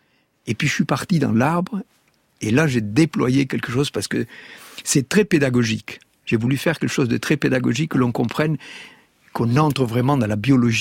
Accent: Vielmur, Occitanie, France; Je suis originaire de la campagne, du Tarn, Vielmur, petit village, j'avais les forêts et les champs derrière chez moi, donc j'ai toujours vécu dans la nature

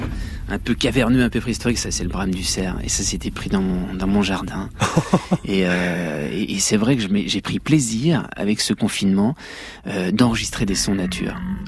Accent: Grand Est, France; Les Vosges, là, c'est quand même mon fief, c'est là où j'ai grandi, où j'ai fait mes premiers bivouacs, premier affût, où je me suis vraiment forgé.

